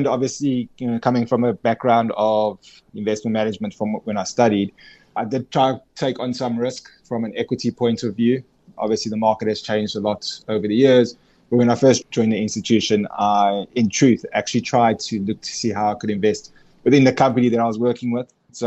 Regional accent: Johannesburg, Gauteng, South Africa; I'm Joburg born and raised. I spent my whole life essentially within Johannesburg.

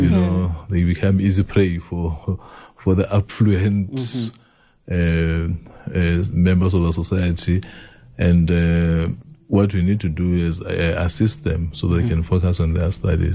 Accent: Selebi-Phikwe, Central District, Botswana; one in my hometown of Silepikwe

